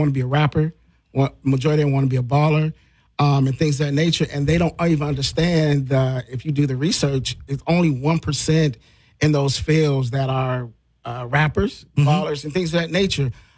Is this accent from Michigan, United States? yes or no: yes; Detroit, Michigan, United States; I grew up in Detroit, as you know